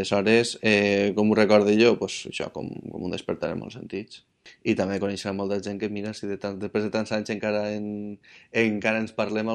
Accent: Valencia, Valencian Community, Spain; born there; Vaig néixer al Girós, la ciutat de València, el 15 de juliol de 1988...

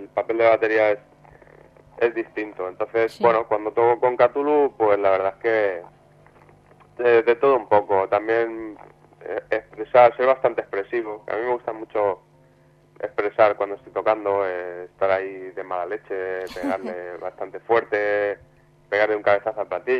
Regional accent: Alicante, Valencian Community, Spain; pues todas las orquestas de mi barrio, de ahí de Alicante, yo soy alicantino.

